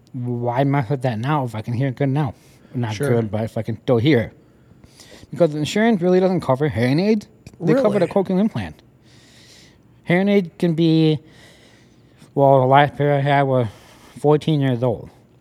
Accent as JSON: {"language": "English", "town": "Winona", "region": "Minnesota", "country": "United States", "tie": "born there", "said": "I was born here in Winona."}